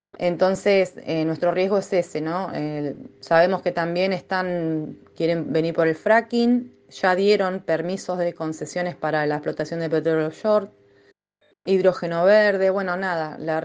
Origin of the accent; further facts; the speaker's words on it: Chubut, Argentina; de Chubut, del Movimiento Asambleario No a la Mina.